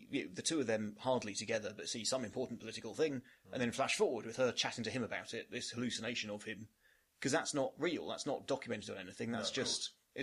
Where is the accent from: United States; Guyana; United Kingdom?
United Kingdom; Sorry, I'm British. It's what we do.